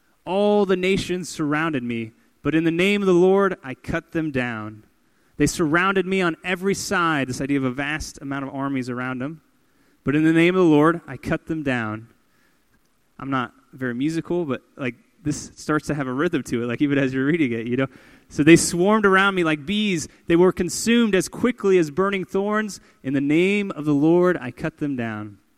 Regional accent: Kansas City, Missouri, United States; I grew up here in Kansas City

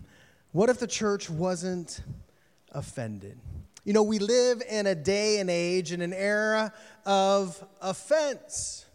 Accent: Pittsburgh, Pennsylvania, United States; now in Inglewood, United States; I'm from Pittsburgh, Pennsylvania. Okay, no apologies. I've been in Inglewood for 10 years

